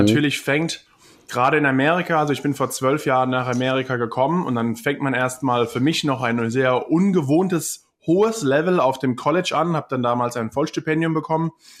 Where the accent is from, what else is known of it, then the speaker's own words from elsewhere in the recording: Germany; ich komme aus Deutschland, ich kann auch Football spielen